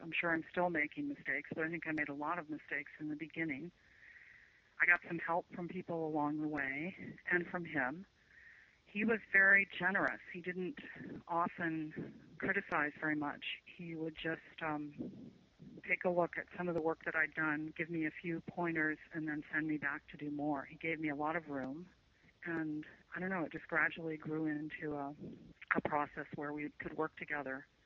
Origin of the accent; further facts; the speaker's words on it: Boulder, Colorado, United States; I was from Boulder originally